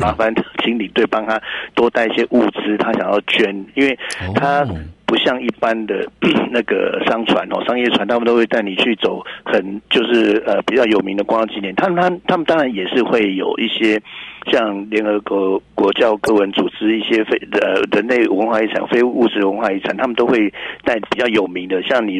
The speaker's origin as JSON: {"language": "Chinese", "country": "Taiwan"}